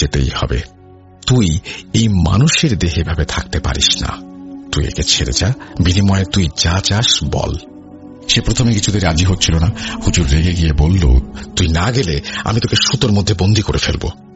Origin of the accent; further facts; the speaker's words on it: Dhanbari, Dhaka Division, Bangladesh; আমার বাড়ি টাঙ্গাইল জেলা ধনবাড়ি থানা বানিয়াজান ইউনিয়নের কোন এক গ্রামে।